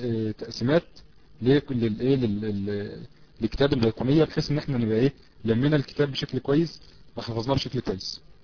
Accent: Egypt; او سليم او سليم زي ما بنقول عندنا في مصر

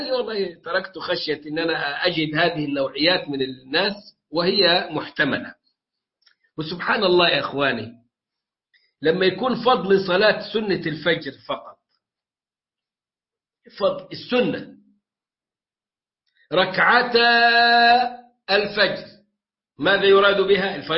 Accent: Egypt; now in Turkey; لكن كنا ندرك أن الوقت عندنا في مصر قبل حينه

